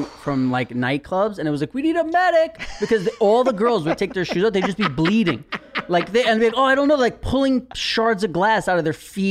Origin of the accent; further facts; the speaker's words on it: New York, United States; I'm a New Yorker. But then people tell me New York is gross.